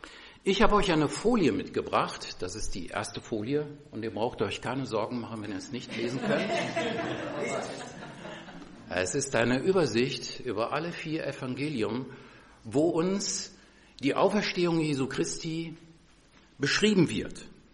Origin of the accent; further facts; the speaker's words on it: Tönisvorst, North Rhine-Westphalia, Germany; Ich komme ja aus Tönnesfors. Das ist, ja, wenn man so sagen will, 30 Autominuten von hier entfernt.